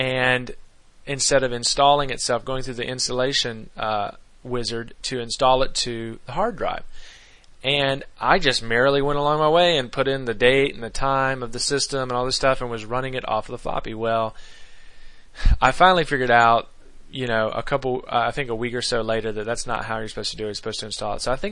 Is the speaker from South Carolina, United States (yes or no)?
yes; Myrtle Beach, South Carolina, United States; The computer store, where I grew up in Myrtle Beach, there were very few computer stores in town